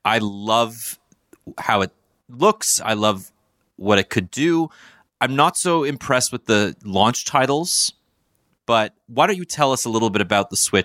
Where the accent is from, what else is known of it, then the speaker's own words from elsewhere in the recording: Toronto, Ontario, Canada; in my hometown of Toronto.